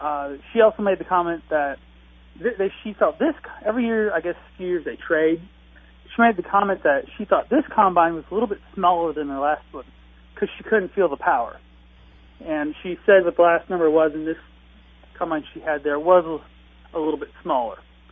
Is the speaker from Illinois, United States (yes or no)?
yes; Staunton, Illinois, United States; I'm from Staunton, and I help host discussion meet in Section 15.